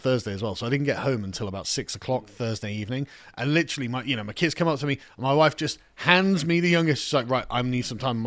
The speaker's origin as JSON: {"language": "English", "region": "England", "country": "United Kingdom", "said": "I'm an Englishman, obviously"}